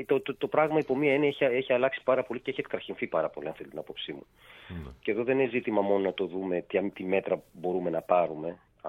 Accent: Western Greece, Greece; γιατί εγώ είμαι από χωριό. Είμαι από την Ετωλοκαραμία

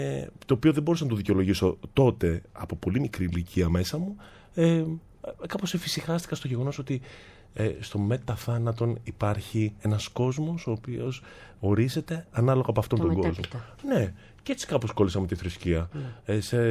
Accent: Patras, Western Greece, Greece; Είχε στην Πάτρα σινεμά, απλώς εμάς δεν μας πηγαίνανε, ξέρετε.

